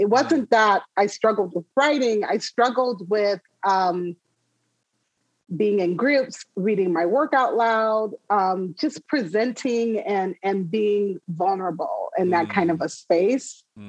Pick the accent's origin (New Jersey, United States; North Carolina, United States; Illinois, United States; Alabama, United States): Illinois, United States; Chicago; it was a culture shock because I was coming from Chicago.